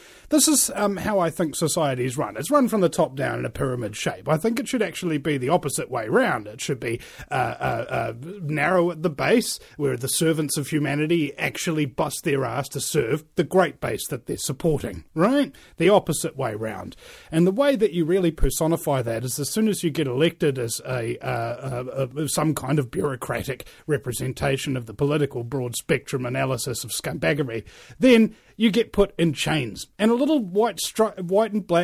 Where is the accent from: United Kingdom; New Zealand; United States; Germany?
New Zealand; I have an American talk show when I'm a New Zealander